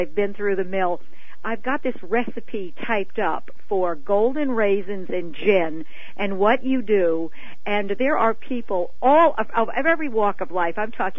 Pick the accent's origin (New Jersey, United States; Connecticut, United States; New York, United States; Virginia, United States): New York, United States; New York City; I'm from New York City, and I did my internship in New York City